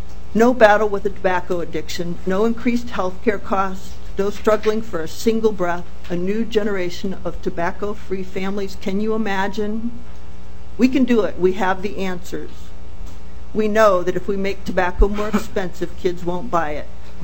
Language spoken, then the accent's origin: English; Ohio, United States; now in St. Paul, United States; I'm from St. Paul.